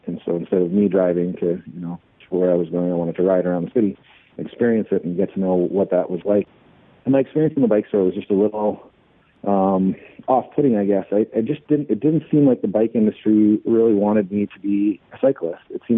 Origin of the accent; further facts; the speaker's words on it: Canada; I'm from Canada originally, and I got into businesses in Canada when I was pretty young.